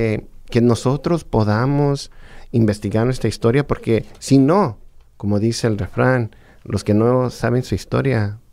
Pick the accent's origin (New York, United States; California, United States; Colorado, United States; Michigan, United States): California, United States; Los Angeles; Yo soy de Los Ángeles. Mis padres vinieron de México. Yo me creí en un barrio que se llama Boyle Heights, que muchas veces la gente lo confunde con el este de Los Ángeles porque están lado a lado.